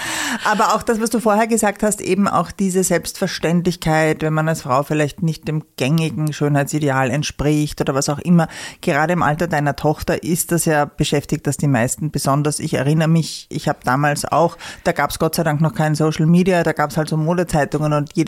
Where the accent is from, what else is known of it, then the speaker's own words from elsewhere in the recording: Salzburg, Austria; Ich bin in Salzburg aufgewachsen